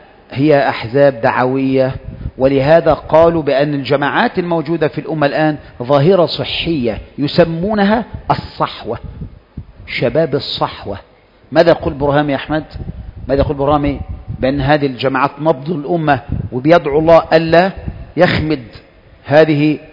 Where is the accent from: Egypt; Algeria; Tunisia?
Egypt